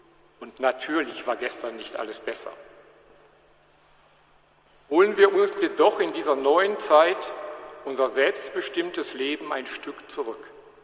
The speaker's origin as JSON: {"language": "German", "region": "North Rhine-Westphalia", "country": "Germany", "tie": "born or raised there", "said": "Die vielen Jahre von damals, als kleiner Junge im Ruhrgebiet, bis heute als Polizeipräsident in Münster"}